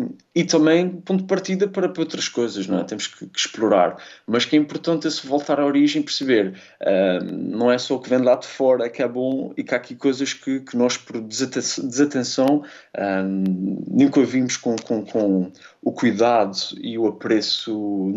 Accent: Azores, Portugal; Ainda para mais sendo açoriano, o que é que me acontecia?

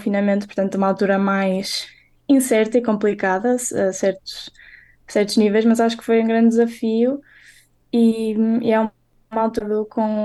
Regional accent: Porto, Norte, Portugal; Eu sou do Porto, portanto, estudar para Braga ou seja, mudar-me para outra cidade

